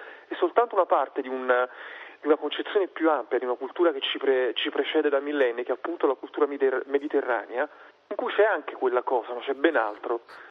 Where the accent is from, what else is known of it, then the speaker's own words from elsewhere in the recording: Naples, Campania, Italy; scrivere dei luoghi in cui io sono nato a Napoli e vivo a Napoli